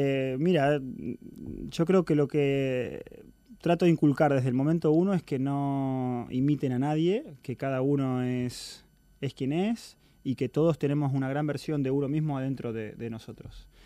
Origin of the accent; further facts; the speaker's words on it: Argentina; pero yo soy argentino y en Argentina nos decimos